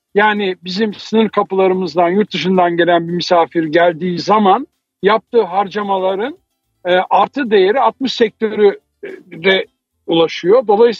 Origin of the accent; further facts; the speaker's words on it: Istanbul, Turkey; born there; also born or lived in Anatolia; biyolojik yaşım 1958'lerden kalma. İstanbul'da doğdum. Daha sonra hayatım 11 senesi Anadolu'da geçti. Sonra Avusturya Lisesi'ne geldim İstanbul'da. Avusturya Lisesi'ni bitirdim. Avusturya Lisesi'ni bitirdikten sonra 1977 yılında Viyana'ya taşındım ve Viyana'da tıp tahsili yaptım.